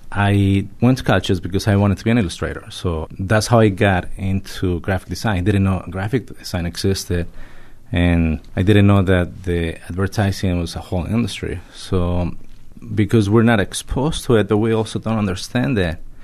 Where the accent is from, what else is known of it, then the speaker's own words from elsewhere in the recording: Mexico; I'm from Mexico originally, and I was not exposed when I was young to graphic design